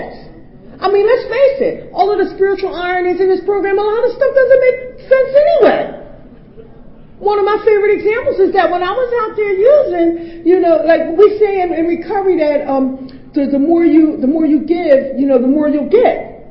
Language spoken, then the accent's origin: English; Philadelphia, Pennsylvania, United States; born there; moved away; also born or lived in New Jersey; I was born in Philadelphia. And I did what we call a geographic cure. Once I was in Philadelphia, then I moved to New Jersey.